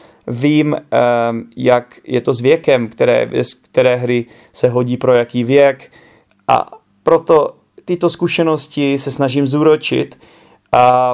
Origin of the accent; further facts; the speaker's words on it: Bohemia, Czechia; Že i když jsem z Čech, jo, takže jako nejsem rodilý mluvčí